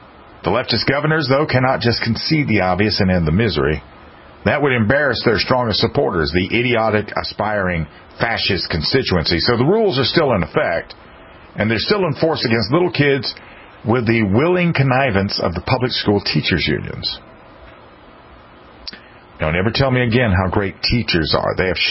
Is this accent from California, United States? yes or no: no; South Carolina, United States; Here in my home state of South Carolina, I see some occasionally.